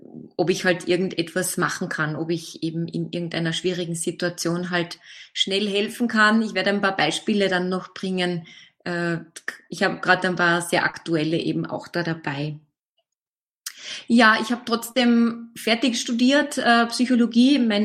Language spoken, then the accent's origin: German; Carinthia, Austria; born there; now in Vienna, Austria; Ich bin gebürtige Kärntnerin und ich lebe aber jetzt schon viele, viele Jahre in Wien.